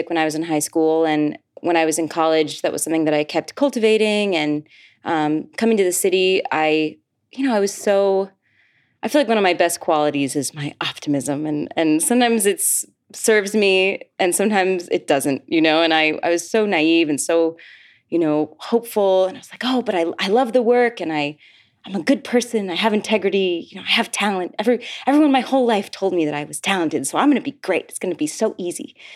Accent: Ogden, Utah, United States; when I was growing up, I grew up in Ogden, Utah

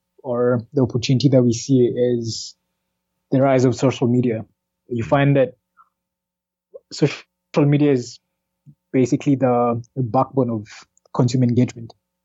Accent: Kenya; I'm a Kenyan entrepreneur

